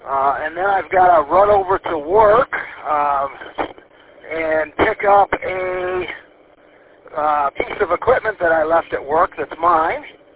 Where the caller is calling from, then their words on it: Michigan, United States; I am calling you from Northern Michigan, of course. I am about 10 miles south of Mackinac City, which is the very tip of the lower peninsula of Michigan.